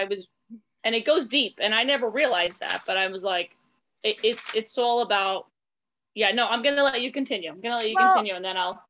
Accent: New York City, New York, United States; I mean, I know I'm from New York City, but why do I have all this stuff?

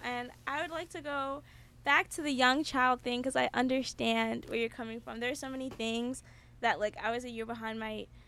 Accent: New Jersey, United States; maybe this is because we're from New Jersey, and New Jersey is, like, a commuter state

